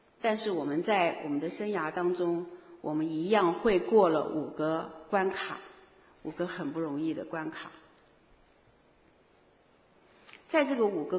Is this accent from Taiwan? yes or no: yes; Taiwan; 我以为就在我老家台湾哪里走一走